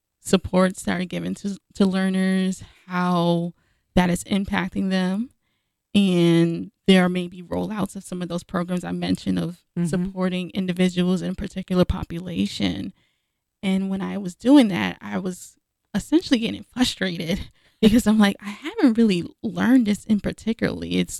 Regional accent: Brooklyn, New York, United States; So I grew up in Brooklyn, New York

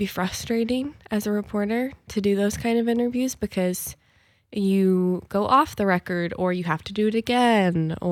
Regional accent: Seattle, Washington, United States; Well, I grew up in Seattle. I grew up in West Seattle, just over the boat.

